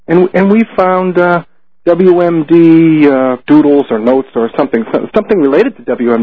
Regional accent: Boston, Massachusetts, United States; I was wondering, you know, I'm from Boston here, and New England quarterback Tom Brady

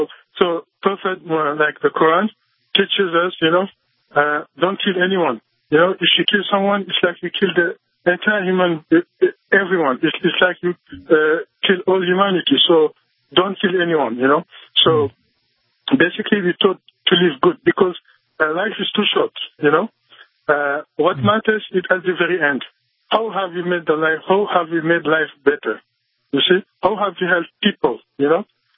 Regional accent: Senegal; yeah, look, I'm from West Africa. So the country I come from, 94% Muslims.

